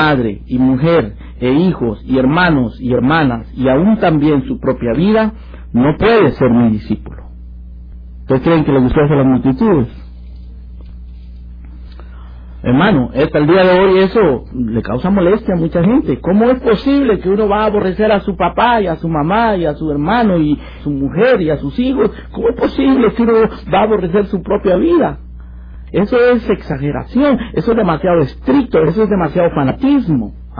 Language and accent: Spanish; Guatemala; Recuerdo que ahora que estuve en mi país, en Guatemala, hace relativamente poco tiempo